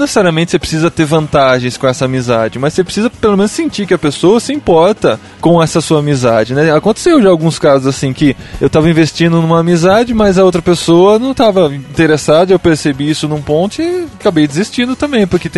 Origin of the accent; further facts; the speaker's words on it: Piracicaba, São Paulo, Brazil; a gente veio de outra cidade. Eu vim de Piracicaba